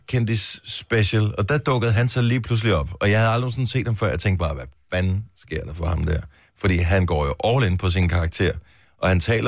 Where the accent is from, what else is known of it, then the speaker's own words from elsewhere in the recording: Region of Southern Denmark, Denmark; fynsk dialekt. Ikke meget, ikke som sådan en virkelig rigtig indbogt. Indfødt fynbo.